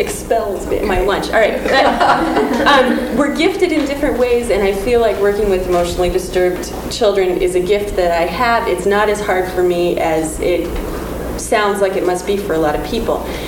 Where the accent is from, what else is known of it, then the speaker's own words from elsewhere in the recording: Montana, United States; we're from Montana. We too just quit our jobs. Our saying is we're 25, we need a sabbatical.